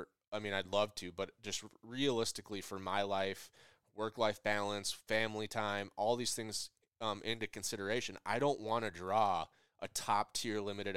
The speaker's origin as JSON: {"language": "English", "region": "Midwest", "country": "United States", "said": "I'm a whitetail guy. I'm from the Midwest."}